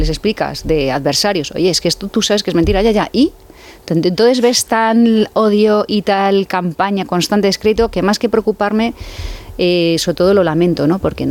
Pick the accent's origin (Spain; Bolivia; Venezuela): Spain; Community of Madrid; este ambiente plural que nos enriquece como madrileños.